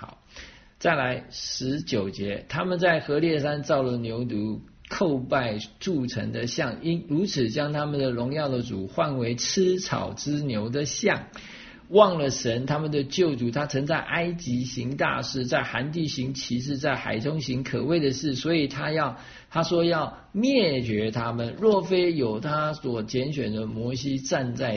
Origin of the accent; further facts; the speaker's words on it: Taiwan; 我从台湾来，我都常常怀念台湾美食哈。